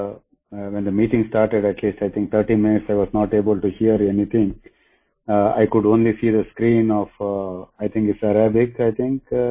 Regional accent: Bangalore, Karnataka, India; I'm an alcoholic and I'm from India. I'm from Bangalore.

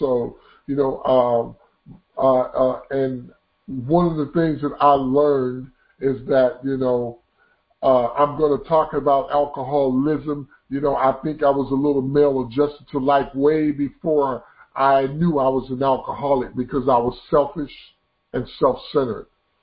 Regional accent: Detroit, Michigan, United States; I drank for 17 years and I grew up in Detroit, Michigan drinking

